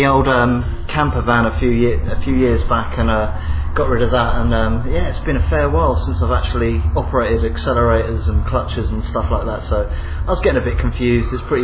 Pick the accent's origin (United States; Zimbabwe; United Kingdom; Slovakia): United Kingdom; Brighton, South East England; Yeah, in Brighton, and it blew my mind.